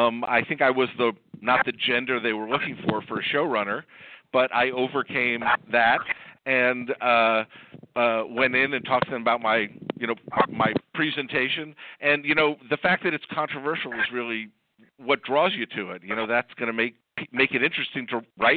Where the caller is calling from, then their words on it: Los Angeles, California, United States; I'm calling from Los Angeles.